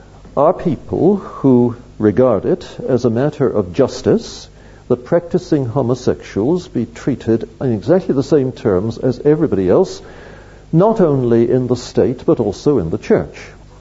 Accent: Canada; And I'm not an American, I'm a Canadian, I'm just I live just 30 miles from the American border.

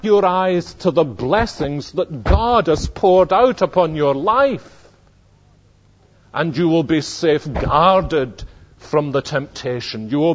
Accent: Scotland, United Kingdom; American citizen? Why? I'm Scottish.

